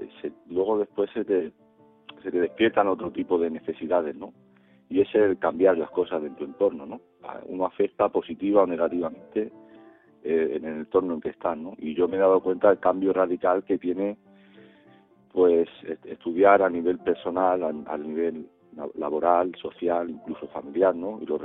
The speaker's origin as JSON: {"language": "Spanish", "town": "Sabadell", "region": "Catalonia", "country": "Spain", "said": "de Sabadell, y actualmente estudio en la Universidad de Barcelona la carrera de Administración y Dirección de Empresa."}